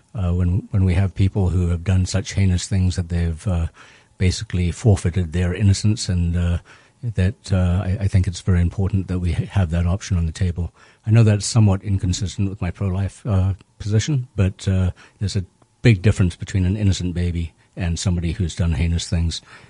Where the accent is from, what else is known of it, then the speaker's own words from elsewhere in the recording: Zimbabwe; also born or lived in South Africa; now in United States; Originally from Zimbabwe.